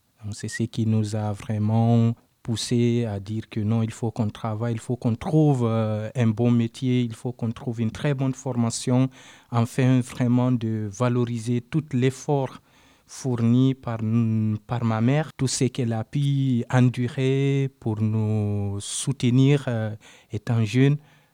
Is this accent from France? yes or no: no; Conakry, Guinea; moi, je suis né à Conakry et grandi dans une commune qu'on appelle Ratoma. Et cette commune, c'est une commune de la banlieue où il y a beaucoup de violence.